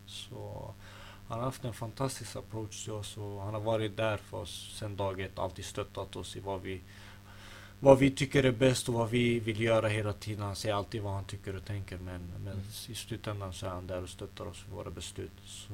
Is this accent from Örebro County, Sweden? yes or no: yes; Örebro, Örebro County, Sweden; Jag levde min barndom i Örebro. Jag har mina vänner där kvar fortfarande.